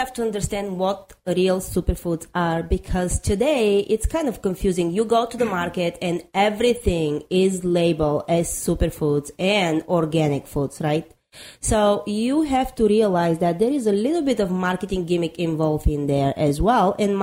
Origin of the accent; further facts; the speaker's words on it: Bulgaria; accent: Eastern European; English is a second language; Bulgaria.